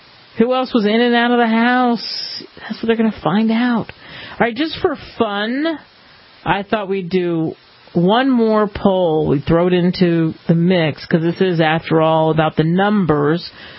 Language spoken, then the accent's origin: English; Philadelphia, Pennsylvania, United States; Philadelphia, my hometown, is the place that is recognized for lots of famous men like Ben Franklin.